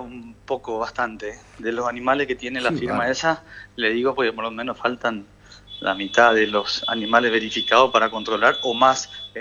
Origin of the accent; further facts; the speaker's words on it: Formosa, Argentina; now in Corrientes, Argentina; No, yo soy formoseño viviendo en Corrientes hace muchísimos años.